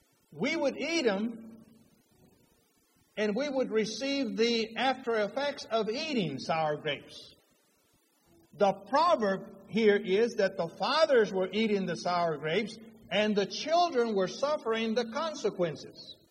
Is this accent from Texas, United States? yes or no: yes; Sinton, Texas, United States; I come from South Texas. It's a little town called Sinton. And it's only 30 miles north of Corpus Christi, Texas.